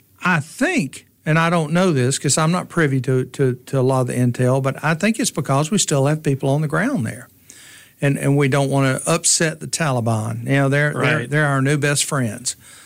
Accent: the South, United States; I mean, we're from the South, and a lot of this stuff, I don't want to get into, but it's some strange stuff according to our culture down here.

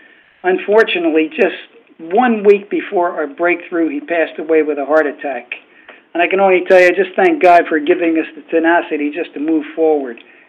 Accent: Philadelphia, Pennsylvania, United States; now in Palm Beach, United States; Well, I'm a CPA from Philadelphia. I went to Penn State, and I received my certificate in 1965.

